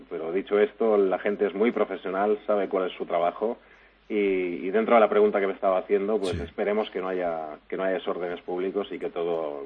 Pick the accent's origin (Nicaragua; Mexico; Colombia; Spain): Spain; Catalonia; en ningún caso, como catalán, como policía